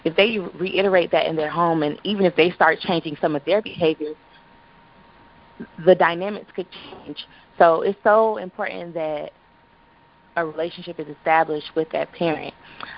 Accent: Miami, Florida, United States; I grew up in Liberty City, so that was the only style of dance that I knew at point.

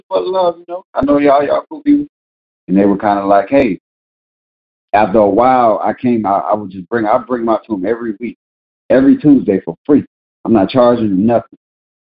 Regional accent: Tallahassee, Florida, United States; We all from Tallahassee. I'm from the South Side, just like Ridge Road and all of them. That's on the South Side. I'm from Appalachian Ridge.

